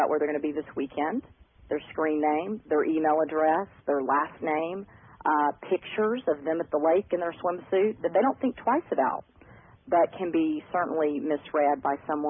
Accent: Austin, Texas, United States; I'm from the Austin area

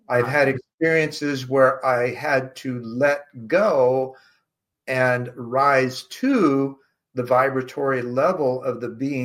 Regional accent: Alexandria, Indiana, United States; Alexandria, Indiana, originally. I was born in Indianapolis, orphaned at birth, adopted at 6 weeks.

